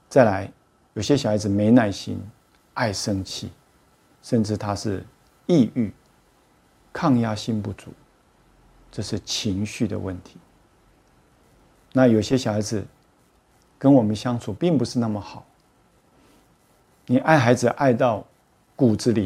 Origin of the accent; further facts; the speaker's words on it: Taiwan; 我是台湾的觉察老师